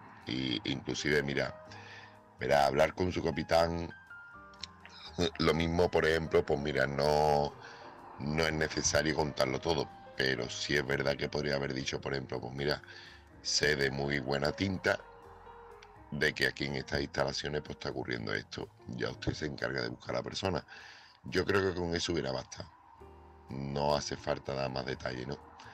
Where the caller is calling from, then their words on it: Seville, Andalusia, Spain; corresponsal de Sevilla